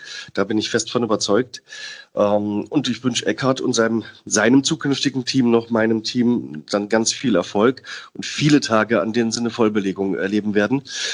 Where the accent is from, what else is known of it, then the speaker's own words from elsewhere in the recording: Southern Germany, Germany; now in Hamburg, Germany; Ich als Süddeutscher muss ganz klar sagen